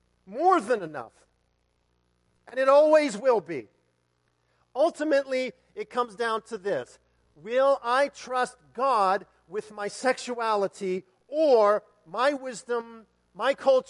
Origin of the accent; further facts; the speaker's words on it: Las Vegas, Nevada, United States; Where are you from, man? I hate saying it. I go, I'm from Las Vegas, and everyone does the same thing.